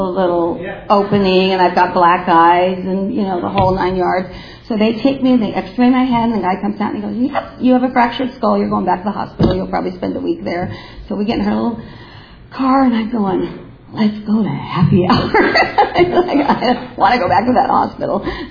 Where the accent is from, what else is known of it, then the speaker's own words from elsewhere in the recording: China Lake, California, United States; I grew up in China Lake. You can't see anything with the Mojave Desert.